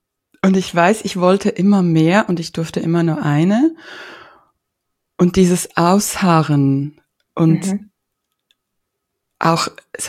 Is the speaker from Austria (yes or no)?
no; Ukraine; also ich bin aus der Ukraine